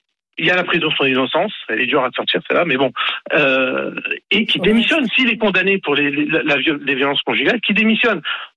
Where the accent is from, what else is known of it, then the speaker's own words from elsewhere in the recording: Marseille, Provence-Alpes-Côte d'Azur, France; surtout en tant que Marseillaise.